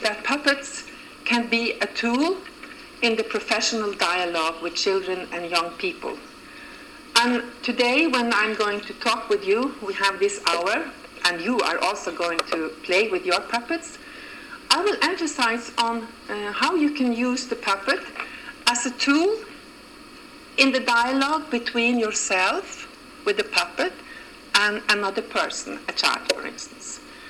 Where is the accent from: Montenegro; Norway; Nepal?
Norway; Tromsø, Troms; I grew up in Tromsø, which is a city very north in Norway, beyond the Arctic Circle.